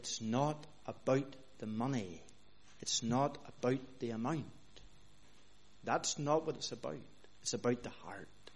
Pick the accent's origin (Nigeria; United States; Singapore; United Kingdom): United Kingdom; Northern Ireland; But I grew up in Northern Ireland where there were acres and acres and acres of potatoes around the church that I worshipped in.